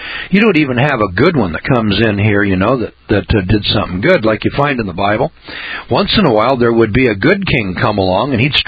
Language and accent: English; United States; You know, as an American, I look around and I say, I see what we did to you Hawaiians out there in the Hawaiian Islands.